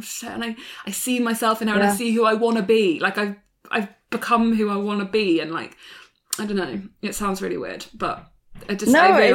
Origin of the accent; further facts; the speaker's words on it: London, United Kingdom; I'm a Londoner. Like, you know, I've always been London.